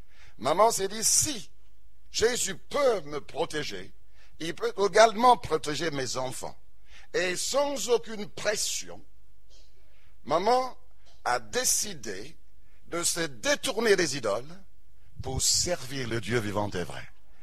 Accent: Ghana; Je suis originaire du Ghana.

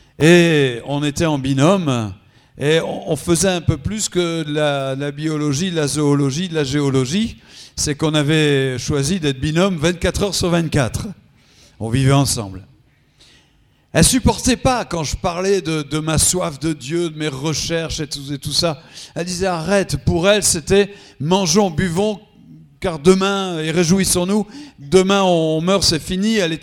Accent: Dunkerque, Hauts-de-France, France; Je suis de Dunkerque, hein, je suis du Nord.

